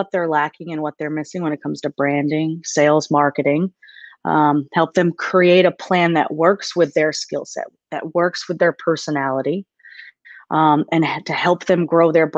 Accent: Maine, United States; moved away as an adult; now in Nashville, United States; You know, I grew up in Maine, so I'm from Maine. I'm from, you know, the mountains where there wasn't a lot going on.

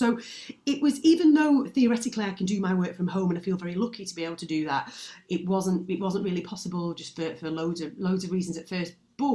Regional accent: Prestwich, North West England, United Kingdom; I was born in Prestwich. I was born in St Mary's. I grew up in Prestwich. Yeah, very near to Heaton Park.

